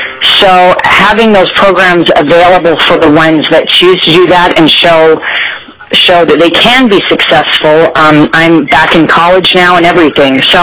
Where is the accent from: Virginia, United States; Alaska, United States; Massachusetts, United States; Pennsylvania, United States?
Alaska, United States; Anchorage; I'm from Anchorage, Alaska.